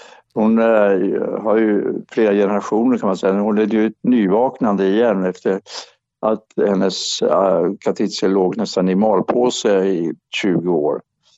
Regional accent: Sweden; Ja, det är en stor skillnad mot min uppväxt i Sverige.

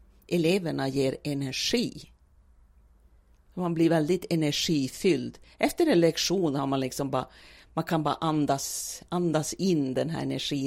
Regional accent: Umeå, Västerbotten County, Sweden; moved away as an adult; now in Luleå, Sweden; hur jag kom till Luleå 1986 från Umeå

